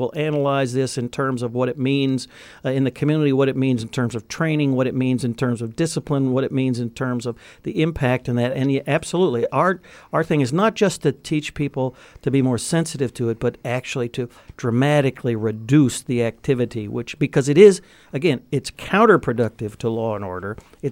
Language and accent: English; Midwest, United States; I grew up in the Midwest. I'm an Irish Catholic.